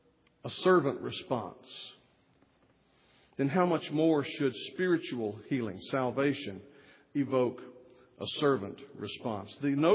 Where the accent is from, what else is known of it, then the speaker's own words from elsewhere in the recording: Texas, United States; When we were growing up in Southeast Texas